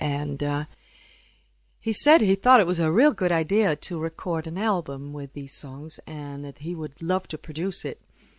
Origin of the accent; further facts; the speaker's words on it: Atlanta, Georgia, United States; But when I was a teenager, back in Georgia, I started singing regularly with a band